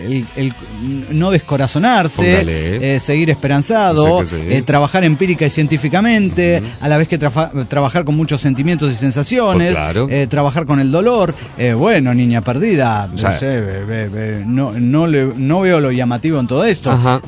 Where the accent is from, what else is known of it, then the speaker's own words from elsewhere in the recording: Bolivia; moved away; a cada uno que me cruzo y me dicen, ¿y tú de dónde eres? Yo decir, de Bolivia